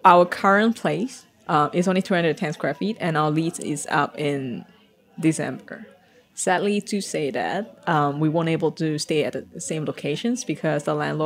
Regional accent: Penang, Malaysia; But I was from Penang. Penang, you know, we call the place food paradise.

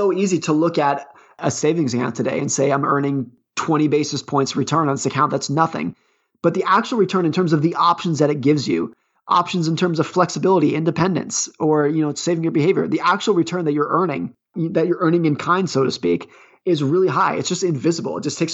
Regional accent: Lake Tahoe, California, United States; So I grew up ski racing in Lake Tahoe, California.

